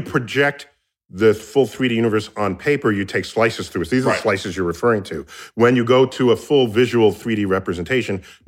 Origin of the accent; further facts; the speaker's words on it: New York City, New York, United States; And I'd go out into the real sky when I finally saw a real sky, because I grew up in New York City